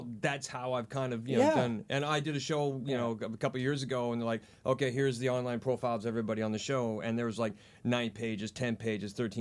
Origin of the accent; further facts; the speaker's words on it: Idaho, United States; I was from North Idaho.